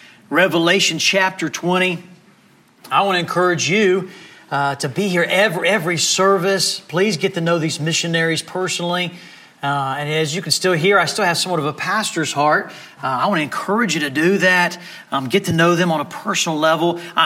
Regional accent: Bahamas; now in United States; I didn't always grow up here in the United States. I was sharing this with our teenagers this morning, the teenage class. I grew up in the Bahamas.

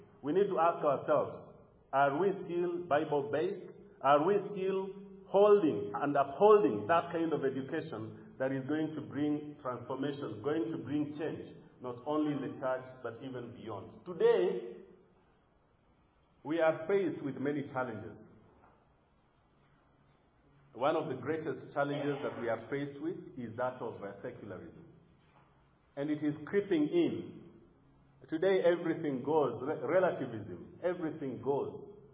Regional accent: Kenya; I come from Kenya, and in Kenya, COVID-19 became the excuse where most nominal people found an excuse to stay at home.

